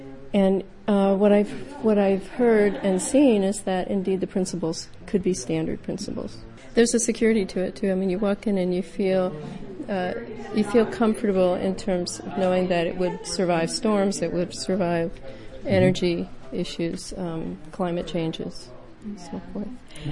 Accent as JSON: {"language": "English", "town": "Harvard", "region": "Massachusetts", "country": "United States", "said": "I'm from Harvard, Mass."}